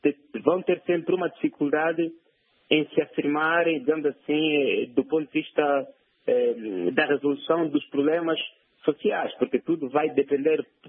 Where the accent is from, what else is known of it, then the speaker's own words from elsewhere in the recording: Angola; Eu gosto de me identificar como angolano, sabe?